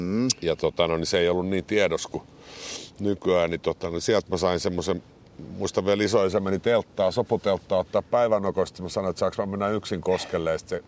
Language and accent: Finnish; Helsinki, Uusimaa, Finland; Mä oon stadin kundi